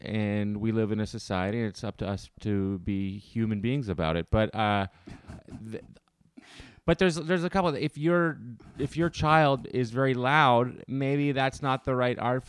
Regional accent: Ottawa, Ontario, Canada; But so our buddy Eddie DeLisepi was in my hometown, Ottawa, doing comedy.

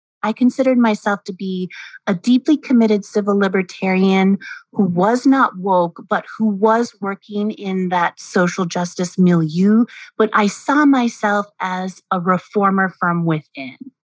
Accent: Minnesota, United States; So I grew up in Minnesota in the Jehovah's Witnesses, which I do consider to be a cult.

